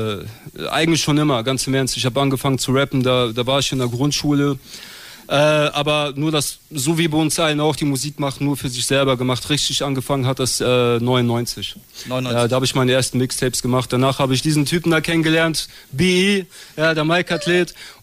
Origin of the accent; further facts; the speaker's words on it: Siegen, North Rhine-Westphalia, Germany; Den habe ich ganz gewidmet meinem Ort, wo ich aufgewachsen bin. Und zwar, das ist der Fischbacher Berg. Der hat mich gemacht zu dem, was ich bin.